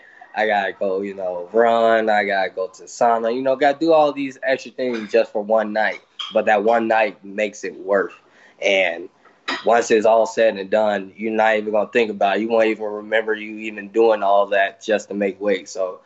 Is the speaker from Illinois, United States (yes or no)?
yes; Chicago, Illinois, United States; I've been through a lot of tough situations in my life growing up in the West Side of Chicago that put me, you know, made me who I am with this tough, thick skin.